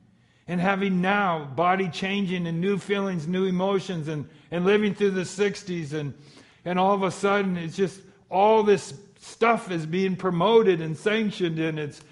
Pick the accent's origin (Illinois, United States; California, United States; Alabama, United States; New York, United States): California, United States; But growing up in Southeast LA County, small home and 11 of us there, Catholic home, church around the block